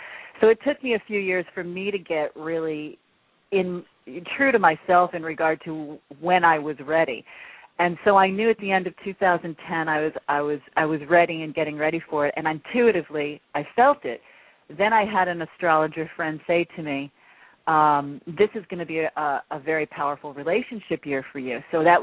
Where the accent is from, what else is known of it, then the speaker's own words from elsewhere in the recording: New York City, New York, United States; born there; I was born in New York, so there's a connection there, her name.